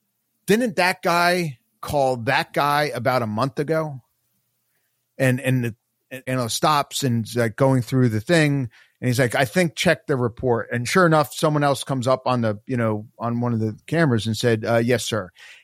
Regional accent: New Jersey, United States; I'm a Giants fan. I'm from Jersey.

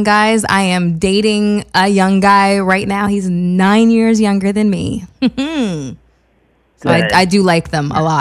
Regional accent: Canada; I'm Canadian.

